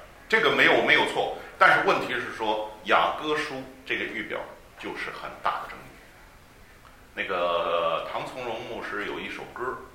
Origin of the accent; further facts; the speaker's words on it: China; 我们中国人从来没有这种的文化